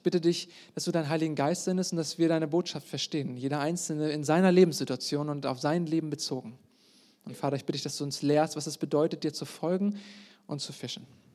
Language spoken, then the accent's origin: German; North Rhine-Westphalia, Germany; Und ich komme jetzt aus dem Westdeutschland, also aus dem Mittelwesten der Republik. Ich komme aus dem Ruhrgebiet. Und als Ruhrgebietler hat man natürlich so seine Vorurteile gegenüber Norddeutschland.